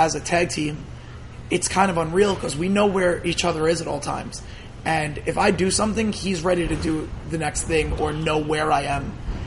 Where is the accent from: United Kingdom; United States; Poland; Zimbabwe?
United States; New York City, New York; But that's because I'm from Staten Island, and all of us love … because we kind of have to.